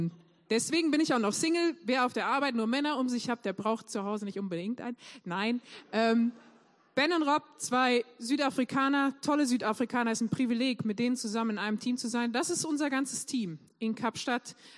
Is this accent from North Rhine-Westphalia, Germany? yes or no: yes; North Rhine-Westphalia, Germany; now in South Africa; Ich bin zugezogen vor 5 Jahren. Inzwischen ist das auch mehr so meine Heimat als Deutschland und als das Siegerland.